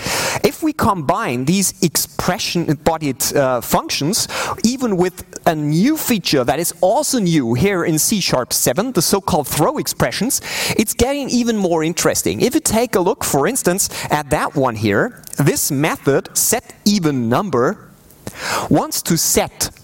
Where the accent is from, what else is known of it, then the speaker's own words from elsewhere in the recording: Austria; I come from Austria. I have a small company there.